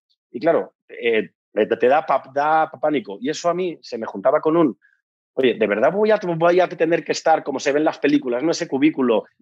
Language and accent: Spanish; Spain; moved away as an adult; now in Mexico; Soy español, pero llevo 10 años emprendiendo en México ya.